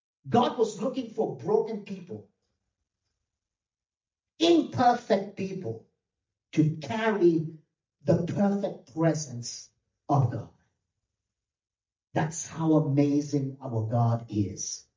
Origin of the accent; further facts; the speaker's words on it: London, United Kingdom; now in Tulsa, United States; growing up in London, England, and to leave that and go in the cow pastures of Tulsa, Oklahoma, where you see horses and cows. And that wasn't my background. My background was concrete. Concrete everywhere.